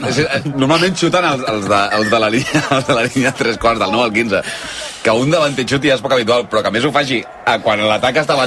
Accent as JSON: {"language": "Catalan", "region": "Catalonia", "country": "Spain", "said": "els catalans, els que som del Barça..."}